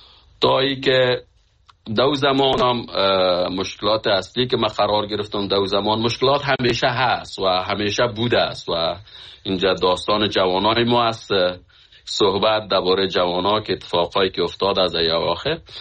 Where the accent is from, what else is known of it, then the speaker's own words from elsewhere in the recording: Khinjan, Baghlan, Afghanistan; من از فامیل بسیار فقیر از افغانستان هستم که از سالنگ هستیم، از خینجان فامیل ما اونجا زندگی میکنن که از اونجا آمدیم.